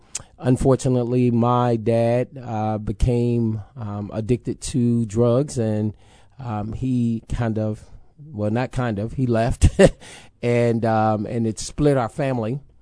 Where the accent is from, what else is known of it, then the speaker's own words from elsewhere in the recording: Chicago, Illinois, United States; Here, I'm from Chicago, didn't want to come here, but God said, come here.